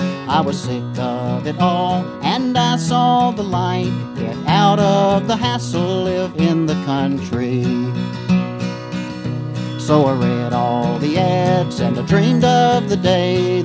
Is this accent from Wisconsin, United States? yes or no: no; Gainesville, Florida, United States; When I was growing up in Gainesville, my father bought 80 acres of land just outside the city limits